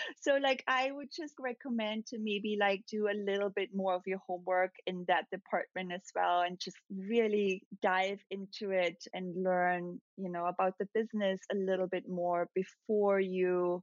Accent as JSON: {"language": "English", "country": "Austria", "tie": "born or raised there", "said": "And especially where I grew up in Austria, being surrounded by very natural looking women"}